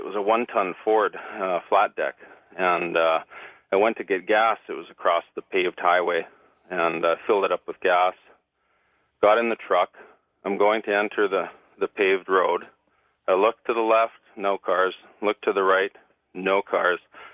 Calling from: British Columbia, Canada; I'm calling from Vancouver Island in Canada.

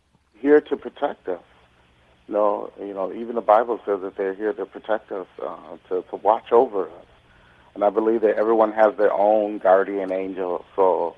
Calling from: Milwaukee, Wisconsin, United States; I'm calling from Milwaukee, Wisconsin.

